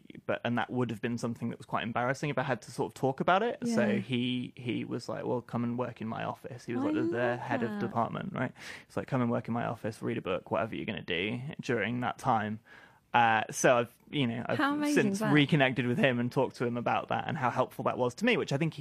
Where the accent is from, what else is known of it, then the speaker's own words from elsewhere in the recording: Wilmslow, North West England, United Kingdom; I grew up in Wilmslow.